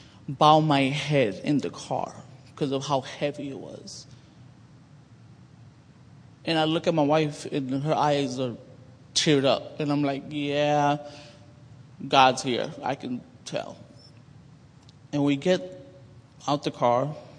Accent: New York, United States; but I'm a New Yorker. I've walked blocks. I've walked streets.

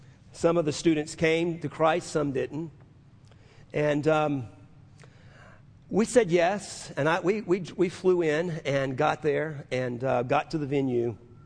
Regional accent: New Orleans, Louisiana, United States; I got on a plane with a guy from New Orleans, and I'm from New Orleans, if you're new to us.

